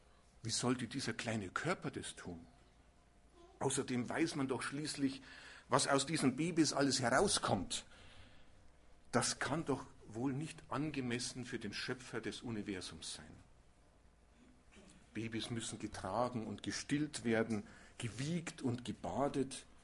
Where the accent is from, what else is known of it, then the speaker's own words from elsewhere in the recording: Munich, Bavaria, Germany; ich bin also hier in München aufgewachsen. Meine Heimatgemeinde war die Gemeinde Isertal